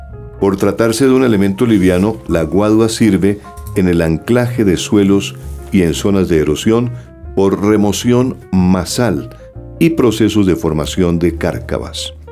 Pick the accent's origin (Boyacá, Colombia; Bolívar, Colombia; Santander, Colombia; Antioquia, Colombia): Santander, Colombia; pasó un día por mi tierra, allá en el departamento de Santander